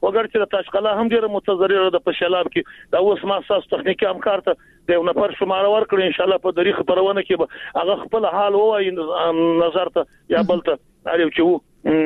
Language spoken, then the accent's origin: Pashto; Jowzjan, Afghanistan; موږ خو د جوزجان د ولایت یو